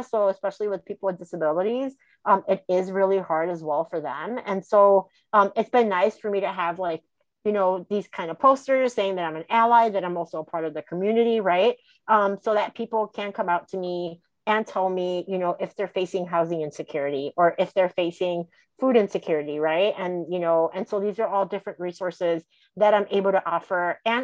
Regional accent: Chicago, Illinois, United States; I'm from the Chicagoland area. And so, you know, big cities tend to also be a little bit more liberal

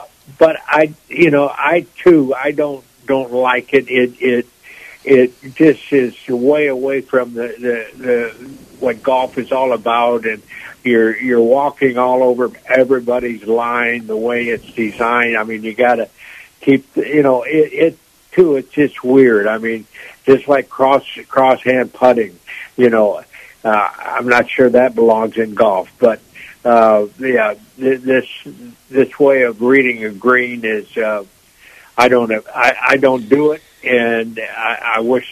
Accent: Córdoba, Argentina; he designed a golf course in my hometown where I grew up in Argentina. And it's a magnificent golf course in the mountains of Cordoba, Argentina.

